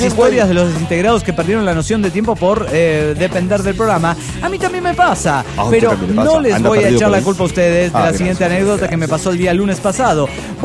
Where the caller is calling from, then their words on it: Orange, California, United States; de Orange, California.